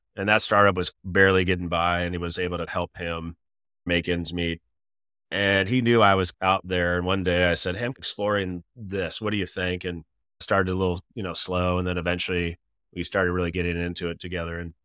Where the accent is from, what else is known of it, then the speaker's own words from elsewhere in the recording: Kent, Washington, United States; my father worked for Boeing, so I grew up in Kent.